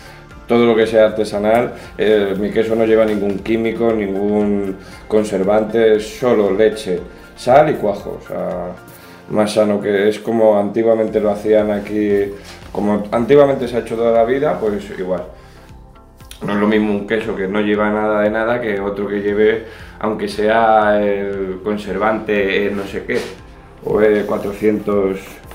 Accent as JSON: {"language": "Spanish", "town": "Madrid", "region": "Community of Madrid", "country": "Spain", "tie": "born there", "said": "Sí, bueno, mi padre es de toda la vida de aquí, yo no nací aquí, nací en Madrid, pero bueno, siempre ha sido como mi pueblo, vaya que siempre he venido en puentes, en veranos, en Navidad, siempre que podía."}